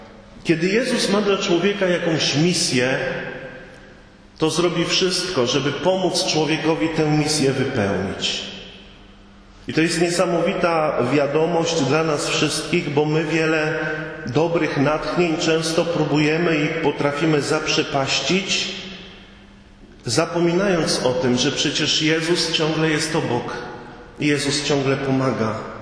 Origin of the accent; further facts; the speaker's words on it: West Pomeranian Voivodeship, Poland; Właśnie wtedy na Pomorzu, tam skąd pochodzę